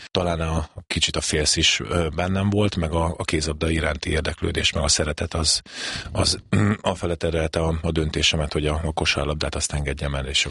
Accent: Szeged, Csongrád-Csanád, Hungary; also born or lived in Székesfehérvár; Székesfehérvári születésű vagyok, szegedi nevelkedésű, és gyakorlatilag ott kezdtem el kosárlabdázni.

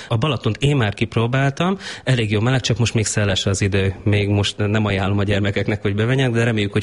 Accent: Zakarpattia Oblast, Ukraine; Igen, biciklitúrára érkeztünk Kárpátaljáról. Otthon Kárpátalján már többször szerveztünk biciklitúrát

